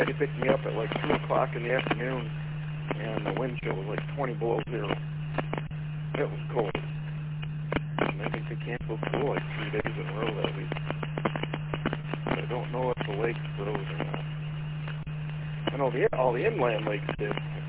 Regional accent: Runyon Lake, Michigan, United States; I grew up on Runyon Lake, so when you're coming through Fenton, you get just south of Fenton, you got White Lake Road, you get off there and you can go to Runyon Lake.

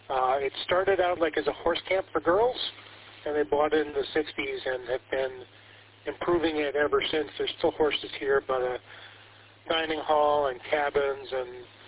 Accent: Marquette, Michigan, United States; when I was a kid, we'd come down from the Upper Peninsula, because I'm originally from Marquette

